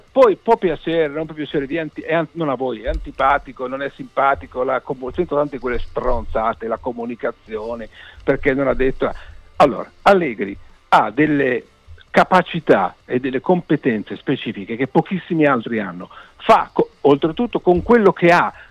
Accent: Bologna, Emilia-Romagna, Italy; sono bolognese perché sono cresciuto a Bologna in curva

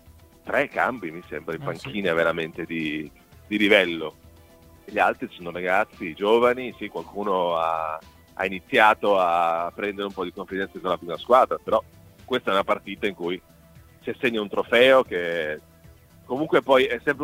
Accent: Ferrara, Emilia-Romagna, Italy; No, io sono di Ferrara

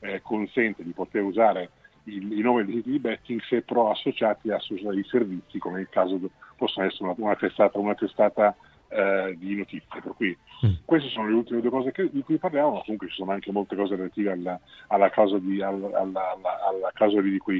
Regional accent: Southern Italy, Italy; Io sono terrone puro.

